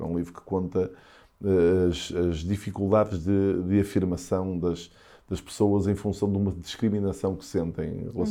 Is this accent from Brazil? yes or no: no; Porto, Portugal; eu vim do Norte mas, e que vivi toda a minha vida no Porto